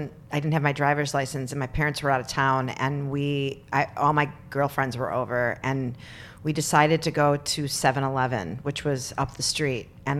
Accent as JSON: {"language": "English", "town": "Highland Park", "country": "United States", "tie": "born or raised there", "said": "Yeah, I'm from Highland Park."}